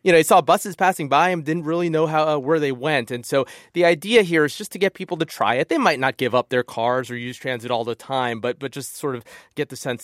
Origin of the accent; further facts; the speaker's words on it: Florida, United States; I'm from South Florida, another one of those kinds of regions, like so many in the country.